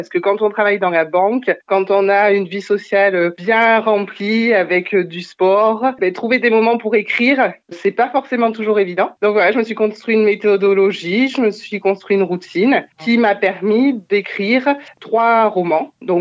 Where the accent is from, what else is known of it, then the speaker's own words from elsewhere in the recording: Limoges, Nouvelle-Aquitaine, France; now in Aurillac, France; Je suis maman d'un petit garçon de 2 ans et demi. Je suis originaire de Limoges. Mon papa est de Côte d'Ivoire. J'ai vécu là-bas toute mon enfance à Limoges. Pour retrouver mon compagnon, je suis arrivée à Aurillac en 2017.